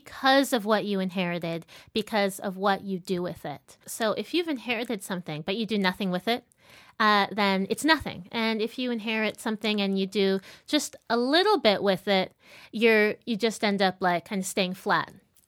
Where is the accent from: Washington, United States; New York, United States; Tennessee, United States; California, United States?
New York, United States; also born or lived in Paris, France; I'm half Black and half Filipino. I grew up in New York and Paris.